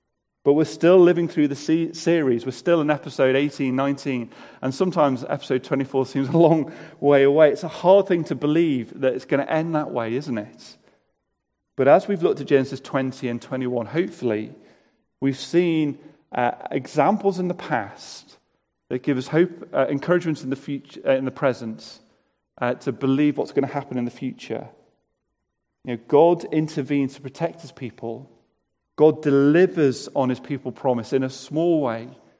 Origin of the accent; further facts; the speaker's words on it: North West England, United Kingdom; Where I come from Merseyside, you can either support Liverpool or Manchester United.